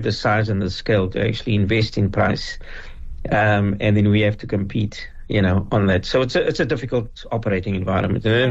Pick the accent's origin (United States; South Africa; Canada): South Africa; I think as South African businesses, sometimes we venture into foreign lands